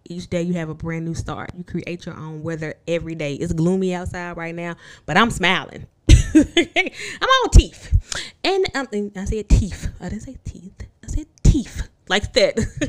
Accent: Jonestown, Mississippi, United States; But I love my hometown. I love Mississippi. Shout out to Jonestown, Mississippi. Shout out to Mississippi as a whole. I love my state and my city, my town. It's a small town

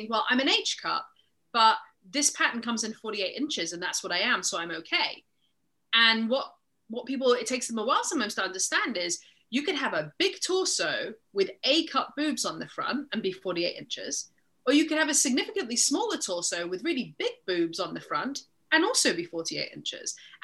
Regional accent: Scotland, United Kingdom; you can hear my accent, right? I may have grown up in Scotland, but I am not Scottish.

